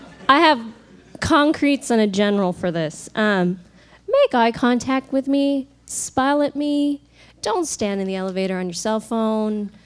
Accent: California, United States; both growing up in California, also the Salad Bowl, also very multicultural

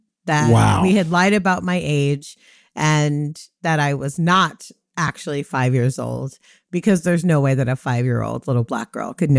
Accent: Jamaica; because we're Jamaican and we don't do that shit.

